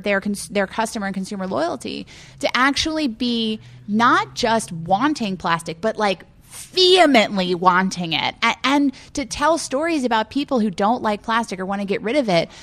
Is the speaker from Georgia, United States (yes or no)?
no; Baton Rouge, Louisiana, United States; And I grew up in Louisiana. Like, I'm not talking about California. I grew up the road in Baton Rouge